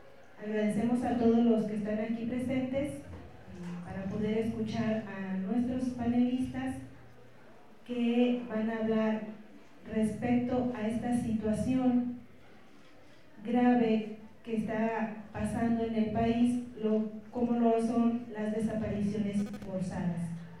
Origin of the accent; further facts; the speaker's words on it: Mexico; nosotros como mexicanos, como personas, estudiantes, profesores, investigadores, defensores de derechos humanos